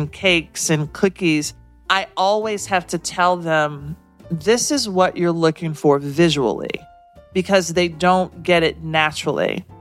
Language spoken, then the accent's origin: English; the South, United States; now in New York City, United States; It was the least I could do as a Southerner in New York City.